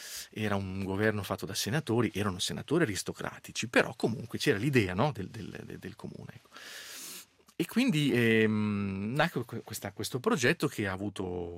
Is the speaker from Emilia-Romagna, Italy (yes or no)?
yes; Bologna, Emilia-Romagna, Italy; siccome sono bolognese, amo molto la mia città, sono un fervido campanilista